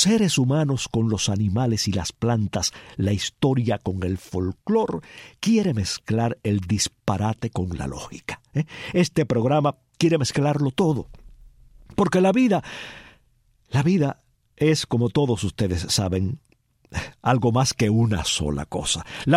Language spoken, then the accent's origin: Spanish; Palma Soriano, Santiago de Cuba, Cuba; moved away; quizás deba comenzar diciéndoles hoy que soy natural de Palma Soriano. Sí, de Palma Soriano, y que aunque he faltado físicamente de mi pueblo y de la propia Cuba durante muchos años